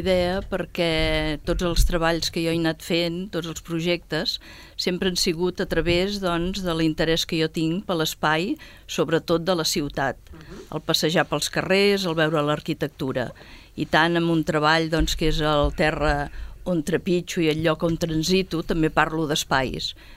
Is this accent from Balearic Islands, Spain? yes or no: no; Sabadell, Catalonia, Spain; soc de Sabadell